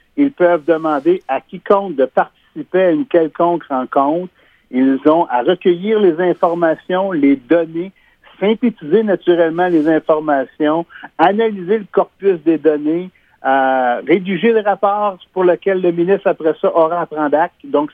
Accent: Quebec, Canada; je vais donner le cas de chez nous en Abitibi.

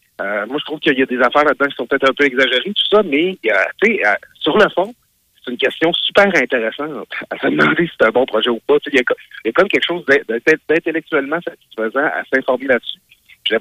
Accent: Alma, Quebec, Canada; Moi, j'ai grandi quand j'étudiais à Alma

